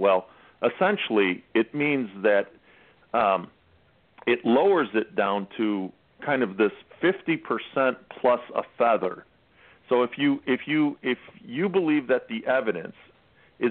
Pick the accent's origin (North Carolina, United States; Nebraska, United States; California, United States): North Carolina, United States; in my home state here in North Carolina